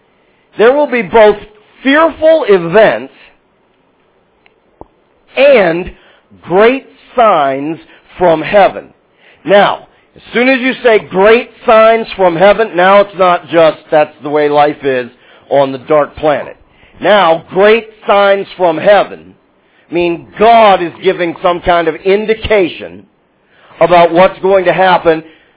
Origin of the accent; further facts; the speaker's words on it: Pittsburgh, Pennsylvania, United States; accent: Pittsburgh; I had to watch my Pittsburgh accent.